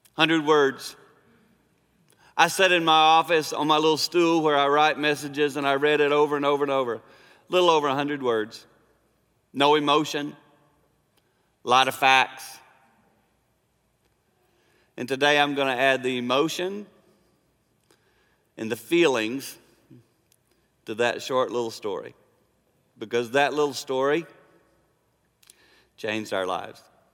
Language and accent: English; South Carolina, United States; like when I was five, I grew up in South Carolina, and I relived being five and six and seven.